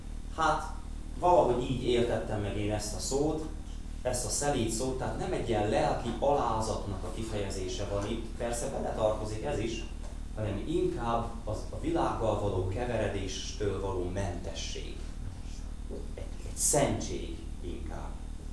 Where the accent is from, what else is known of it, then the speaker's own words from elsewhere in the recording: Békéscsaba, Békés, Hungary; én ugye Békés Csabáról jövök, tehát rengeteg galamb van a belvárosban.